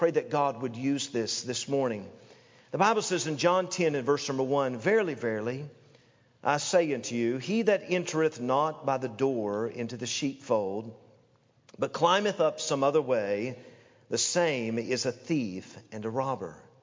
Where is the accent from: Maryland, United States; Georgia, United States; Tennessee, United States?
Tennessee, United States; Knoxville; also born or lived in Illinois; But before that, I grew up in Knoxville, Tennessee.